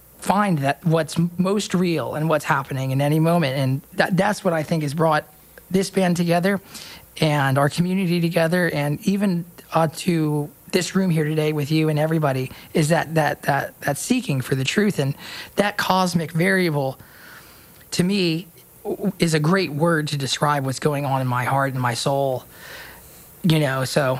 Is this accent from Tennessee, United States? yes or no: yes; Nashville, Tennessee, United States; Growing up in Nashville, I tried my hand at doing a lot of things.